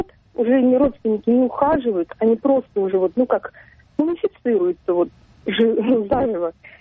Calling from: Penza, Penza Oblast, Russia

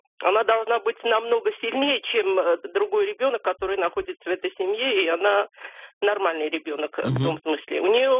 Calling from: Moscow, Russia; Я из Москвы звоню.

